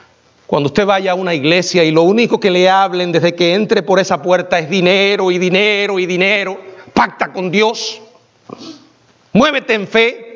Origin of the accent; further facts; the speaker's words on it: Cuba; Y le hablo de Cuba porque es mi tierra y sé lo que está viviendo esa tierra.